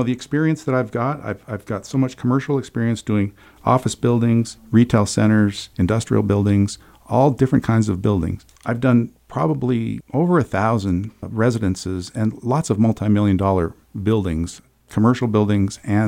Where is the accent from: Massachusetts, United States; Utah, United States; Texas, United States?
Utah, United States; Well, I was raised in Carbon County. I went to Mont Harmon Junior High, and I also went to Carbon High.